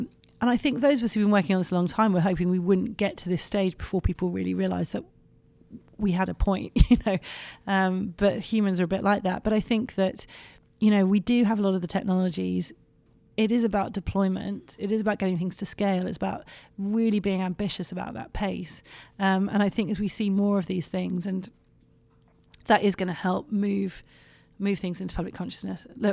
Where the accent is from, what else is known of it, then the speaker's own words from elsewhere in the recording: London, United Kingdom; I come from London and the air quality there is really bad.